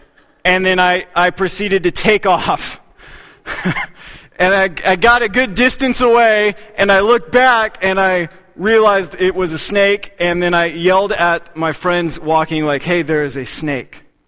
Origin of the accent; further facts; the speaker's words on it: Texas, United States; I grew up in Texas, and so I remember like playing with garden snakes